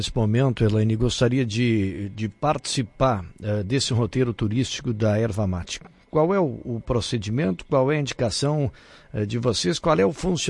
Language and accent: Portuguese; Arvorezinha, Rio Grande do Sul, Brazil; eu vim lá de uma região de Arvorezinha e Lópolis que já aprendeu a explorar essa questão da erva mate por ser um grande produtor de erva mate.